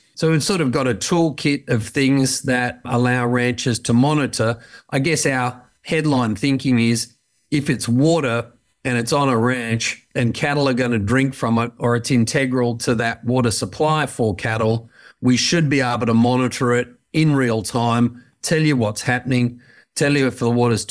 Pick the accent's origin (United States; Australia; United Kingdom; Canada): Australia; I grew up on ranches in Northern Australia